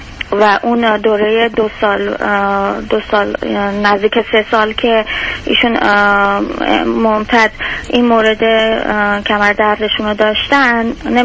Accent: Iran; moved away as an adult; now in United States; بعدش از ایران مهاجرت کردیم، اومدیم آمریکا

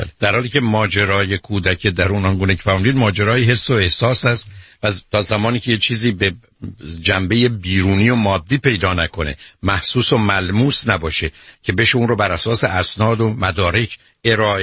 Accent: Iran; ما که از ایران آمدیم

